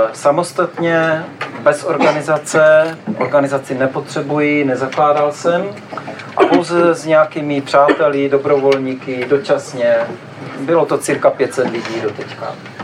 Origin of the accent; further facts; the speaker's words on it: Bohemia, Czechia; Takže od začátku, co jsem tady vyrůstal, jak říkám, v Čechách jsme Češi, nejsme cizinci